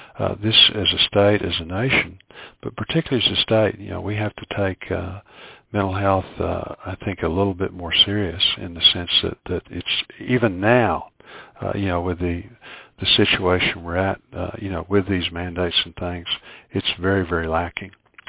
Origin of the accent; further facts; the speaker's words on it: Fort Smith, Arkansas, United States; I grew up in Fort Smith. I went to Darby Junior High, Peabody Elementary, and Northside High School. Those are all very working class schools.